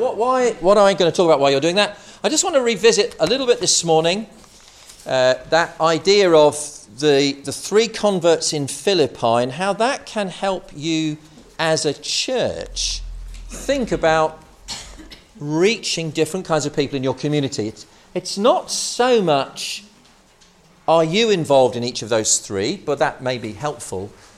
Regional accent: United Kingdom; We're British, after all.

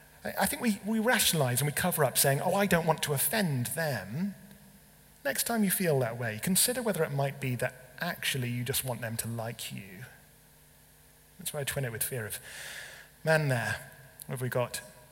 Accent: England, United Kingdom; is it because I'm English?

